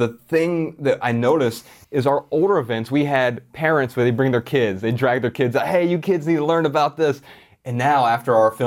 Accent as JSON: {"language": "English", "region": "Ohio", "country": "United States", "said": "because you're from the Midwest. We're both from Ohio."}